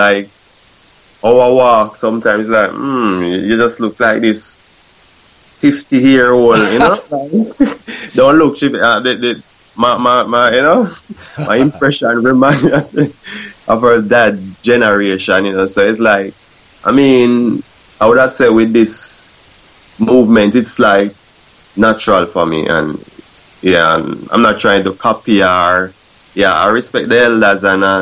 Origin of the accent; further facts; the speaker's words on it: Spanish Town, Saint Catherine Parish, Jamaica; I'm from Jamaica in Spanish Town where I'm from, man, I can tell you.